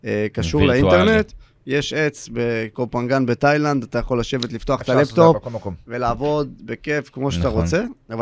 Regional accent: Karmiel, Northern District, Israel; born there; התחלתי בקטן בקרמיאל, העיר שנולדתי

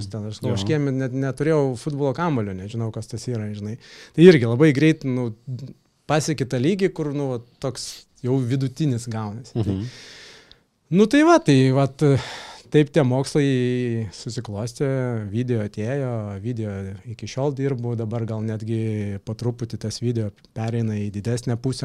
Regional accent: Vilnius, Vilnius County, Lithuania; now in Klaipėda, Lithuania; aš šiaip esu vilnietis, Vilniuje gyvenau, paskui atsikrausčiau čia su mama į Klaipėdą.

